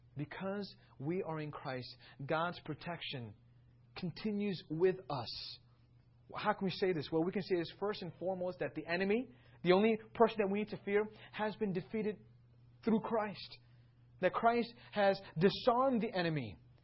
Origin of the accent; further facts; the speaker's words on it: New York, United States; I'm a New Yorker. I'm trying to stay away from some of the Texan slogans.